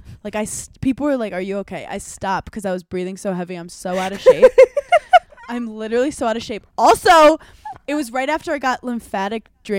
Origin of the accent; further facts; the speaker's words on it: New York, United States; As a New Yorker, I was like, you don't need to lie to me.